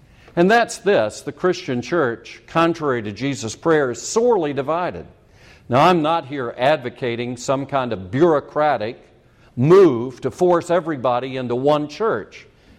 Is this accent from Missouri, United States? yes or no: no; South Carolina, United States; Having been born and raised in South Carolina in the 40s and 50s, finishing high school and finishing college in the 60s, I've seen a lot happen in my lifetime.